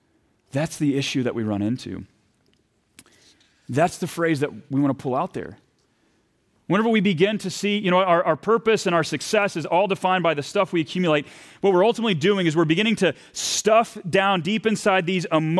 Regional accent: the South, United States; I'm from the South, and so we say, man, Peter, bless your heart.

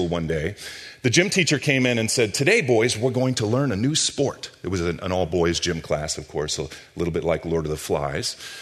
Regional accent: Massachusetts, United States; I grew up in Massachusetts, just about 10 miles from what was then called Schaefer Stadium, where the Patriots used to play.

